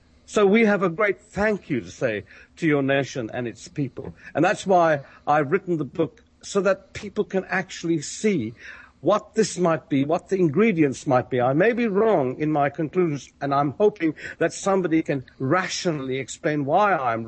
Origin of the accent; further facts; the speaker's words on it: United Kingdom; and let me tell you, as a Brit, I acknowledge that.